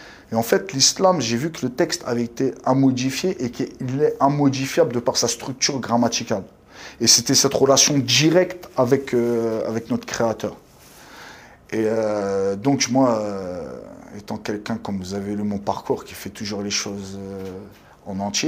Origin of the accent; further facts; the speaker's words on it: France; en tant que Français de souche, j'étais souvent testé dans les rixes